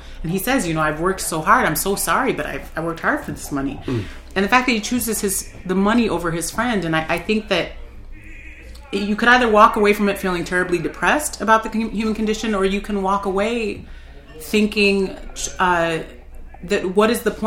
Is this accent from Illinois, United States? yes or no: yes; Illinois, United States; I mean, I come from the Chicago suburbs, so you want to talk about a place that's super sanitized.